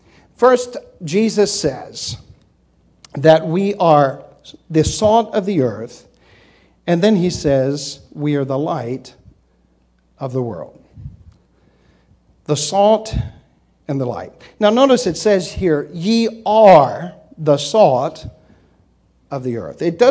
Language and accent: English; Maryland, United States; My mother was from Atlanta, Georgia, amen. Now, I'm from Maryland, can you tell? But my mother was from Atlanta, Georgia.